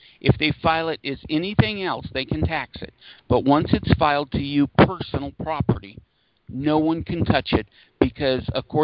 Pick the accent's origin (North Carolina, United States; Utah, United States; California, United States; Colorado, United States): Utah, United States; from Iron County, Utah.